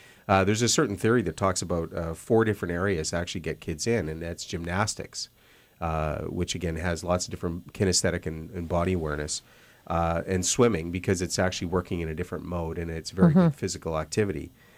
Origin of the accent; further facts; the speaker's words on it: Saskatoon, Saskatchewan, Canada; I'm originally from Saskatoon, and we used to play outside all the time.